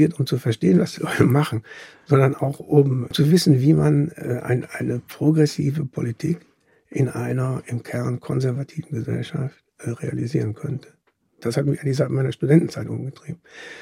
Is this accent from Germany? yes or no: yes; Germany; Ich bin 2 Jahre in New York studiert, in 72 bis 74. Und da wurde man noch als Deutscher, musste man irgendwie einen gewissen Parcours durchschreiten